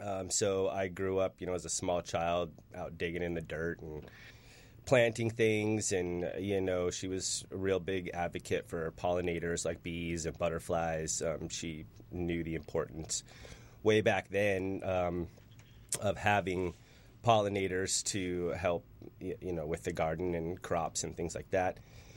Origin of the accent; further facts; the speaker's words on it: Colorado, United States; Well, I grew up in Colorado, and you know, it's a real agricultural based area as well